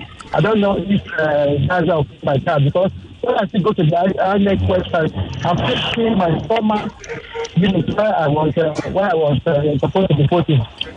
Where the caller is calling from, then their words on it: New York, United States; I'm calling from New York.